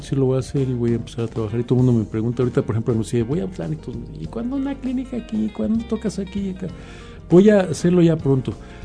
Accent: Mexico City, Mexico; now in Guadalajara, Mexico; porque vivo en Guadalajara, soy del DF, pero tengo ya muchos años viviendo en Guadalajara, 30 años.

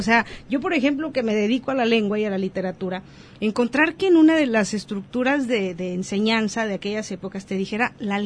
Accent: Mexico; ¿Qué relevancia tiene Popotla en nuestra historia como mexicanos?

